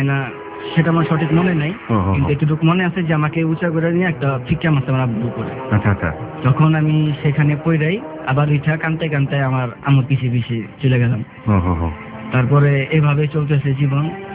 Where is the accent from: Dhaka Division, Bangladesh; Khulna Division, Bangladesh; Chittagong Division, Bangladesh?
Dhaka Division, Bangladesh; Dhaka; born or raised there; also born or lived in Chaumuhani